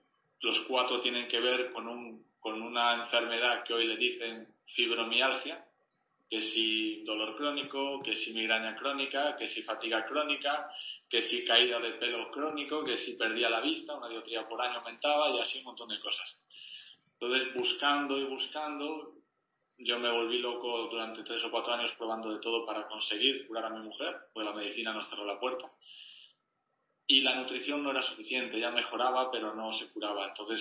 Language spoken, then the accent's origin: Spanish; Galicia, Spain; mi mente decía, más soy gallego, los gallegos tienen fama de ser desconfiados, ¿no?